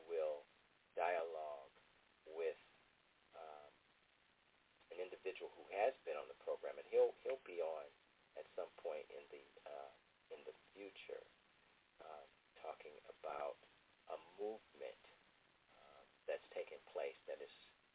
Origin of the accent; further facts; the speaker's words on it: Ohio, United States; I had to say Ohio State because that's my home state.